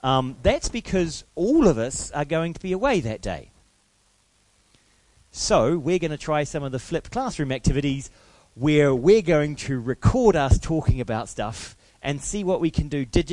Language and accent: English; New Zealand; So as a New Zealander, we have given away our vowels for some reason.